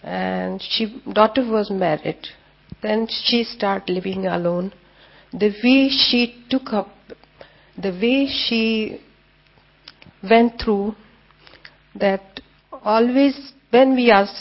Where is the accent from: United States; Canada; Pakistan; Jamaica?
Pakistan; English is a second language; I am from Pakistan.